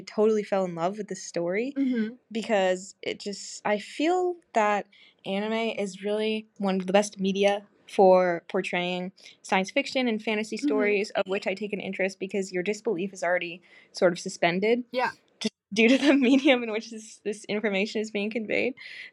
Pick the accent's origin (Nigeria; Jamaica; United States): United States; But yeah, I am American